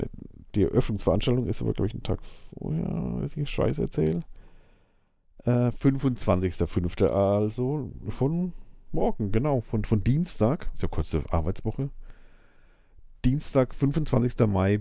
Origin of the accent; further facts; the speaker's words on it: Würzburg, Bavaria, Germany; als Würzburger würde ich mir nicht antun, so mal durch die Innenstadt schlappen